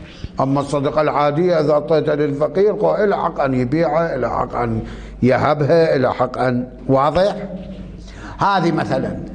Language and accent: Arabic; Iraq; آه احنا كان عندنا بالعراق نقول جنسية عثمانية